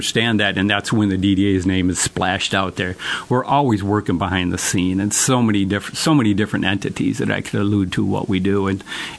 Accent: Jackson, Michigan, United States; You know, born and raised in Jackson. We'll never go anywhere

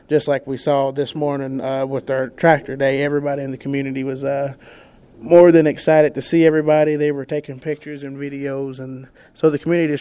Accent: Kentucky, United States; Yeah, I grew up in Trigg County and went through the Trigg County FFA program with Jody P. Poole and Karen Nocox.

